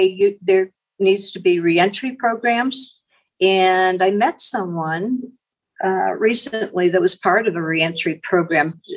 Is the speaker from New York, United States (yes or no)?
no; New Hampshire, United States; I come from New Hampshire.